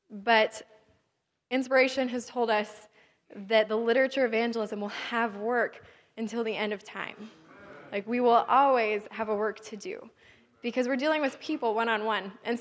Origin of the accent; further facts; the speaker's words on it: Eugene, Oregon, United States; I'm like, hey, I'm from Eugene, Oregon. I can do hippies.